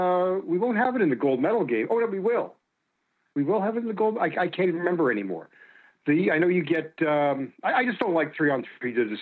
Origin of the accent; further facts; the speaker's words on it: Toronto, Ontario, Canada; also born or lived in Montreal, Canada; now in United States; So I was born in Montreal, raised in Toronto. I grew up a Canadiens fan, but I've lived in the U.S. longer than I lived in Canada.